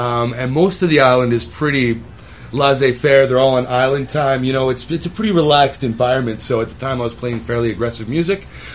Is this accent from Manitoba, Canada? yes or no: no; Wembley, Alberta, Canada; I grew up outside of Grand Prairie in a little place called Wembley, which is a small little country bumpkin town that has about 2,200 people in it.